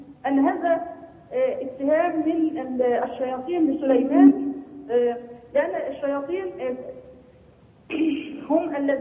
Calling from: Saudi Arabia; من السعودية.

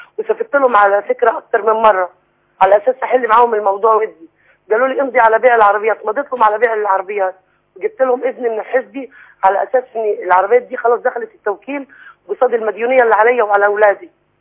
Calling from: Aswan, Aswan Governorate, Egypt; أنا من أسوان

